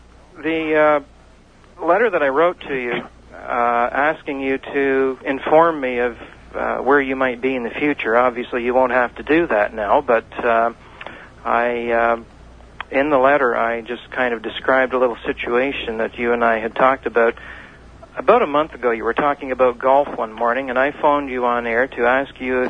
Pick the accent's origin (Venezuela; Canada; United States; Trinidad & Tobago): Canada; the Maritimes; See, I'm not originally a Canadian. I'm from the Maritimes.